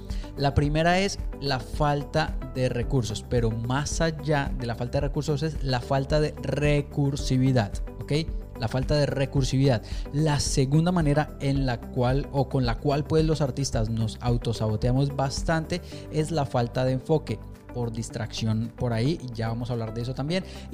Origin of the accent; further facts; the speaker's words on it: Colombia; yo soy inmigrante, yo nací en Colombia. Yo crecí en una situación bastante precaria